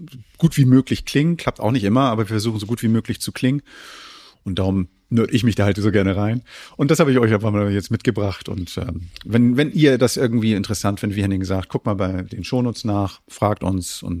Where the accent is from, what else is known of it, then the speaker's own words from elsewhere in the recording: North Germany, Germany; wir sind aus dem Norden